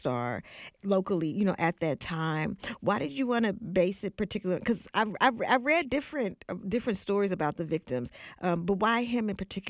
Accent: California, United States; I'm born and raised in the Bay Area.

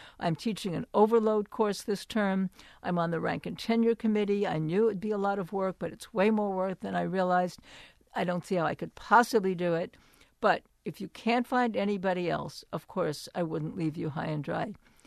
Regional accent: Brooklyn, New York, United States; So some of you may have already guessed this from my way of speaking. I'm from Brooklyn, New York

